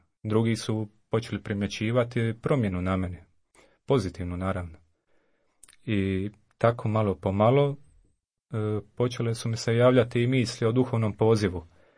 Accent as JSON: {"language": "Croatian", "town": "Kućine", "region": "Split-Dalmatia County", "country": "Croatia", "tie": "born or raised there", "said": "I rodom sam iz mjesta Kućine, to je jedno manje mjesto pored Splita, oko 1000 stanovnika ima."}